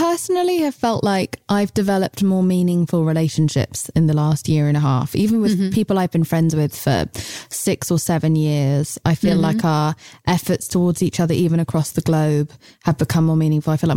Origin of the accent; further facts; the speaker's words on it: England, United Kingdom; And I'm English, so we never get goosebumps.